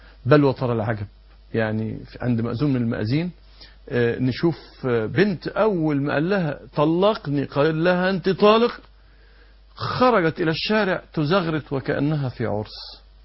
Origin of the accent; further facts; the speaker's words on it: Egypt; عندنا في مصر